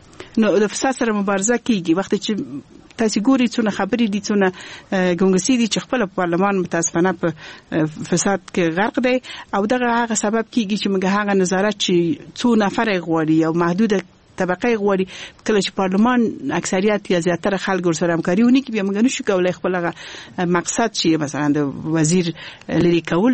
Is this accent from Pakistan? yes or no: no; Kabul, Afghanistan; also born or lived in Balkh; هغه وخت دغې لپاره ما درس د په کابل کې ویلی دی او لویه شوی په کابل کې.